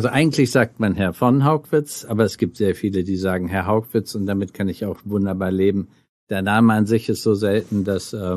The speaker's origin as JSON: {"language": "German", "country": "Kenya", "tie": "born or raised there", "said": "somit hatte ich das große Privileg, meine Kindheit in Kenia zu verbringen."}